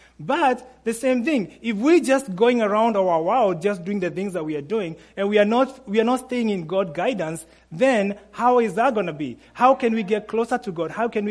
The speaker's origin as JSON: {"language": "English", "country": "Kenya", "lives_now": "Michigan, United States", "said": "I'm from Kenya. If you guys don't know that, yes. Actually, Michigan"}